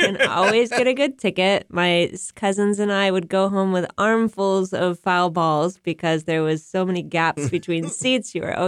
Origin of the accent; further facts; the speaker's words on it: Cleveland, Ohio, United States; I grew up in Cleveland, Ohio in the 70s and 80s.